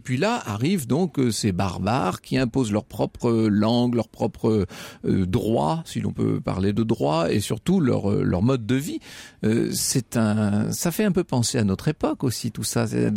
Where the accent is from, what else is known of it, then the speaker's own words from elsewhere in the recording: Poitiers, Nouvelle-Aquitaine, France; Je suis moi de Poitiers, donc j'ai été élevée dans le culte de Radegonde